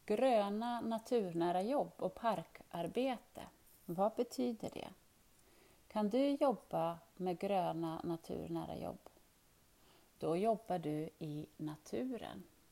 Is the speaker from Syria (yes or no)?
yes; Syria; Swedish is a second language; now in Sweden; och jag kommer från Syrien. Jag har varit i Sverige i 6 år. Jag gick en utbildning i Rättvik som heter Grön näring.